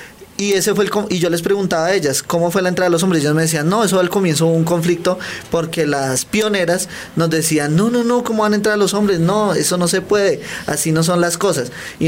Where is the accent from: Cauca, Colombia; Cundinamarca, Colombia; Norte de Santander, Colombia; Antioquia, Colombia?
Cundinamarca, Colombia; Fusagasugá; Yo pues vengo de Fusagasugá, Cundinamarca